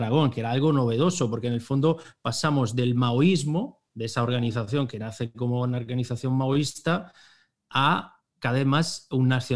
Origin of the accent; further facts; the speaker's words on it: Italy; Spanish is a second language; Por ejemplo, en mi país, en Italia, también pasó